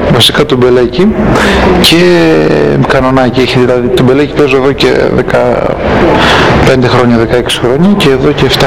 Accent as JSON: {"language": "Greek", "town": "Komotini", "region": "Eastern Macedonia and Thrace", "country": "Greece", "tie": "born there", "moved": "as an adult", "lives_now": "Thessaloniki, Greece", "said": "γεννήθηκα στην Κομωτινή το 1965. Από το 1983 και μετά ζω στη Θεσσαλονίκη, αλλά για ένα μεγάλο διάστημα με το ένα πόδι στη Θεσσαλονίκη και το άλλο στην Κομωτινή."}